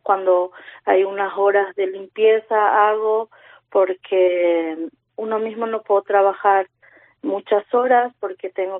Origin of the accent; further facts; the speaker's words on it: Paraguay; moved away as an adult; Pues mira, yo he llegado con mis hijos hace ya casi 3 años. Yo soy de Paraguay. Mi marido ya estaba aquí.